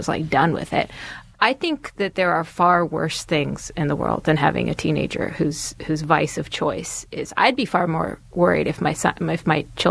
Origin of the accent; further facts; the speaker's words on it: California, United States; I grew up in California